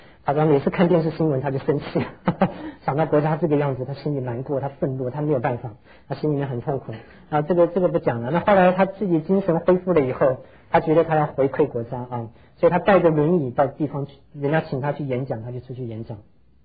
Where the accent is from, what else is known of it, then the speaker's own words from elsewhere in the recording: Taiwan; 我想我们从台湾来的都知道他